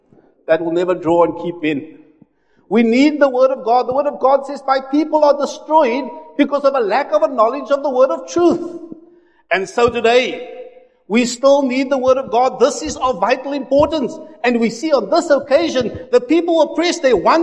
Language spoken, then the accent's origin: English; Cape Town, Western Cape, South Africa; I come from Cape Town, and not far from our home was the sea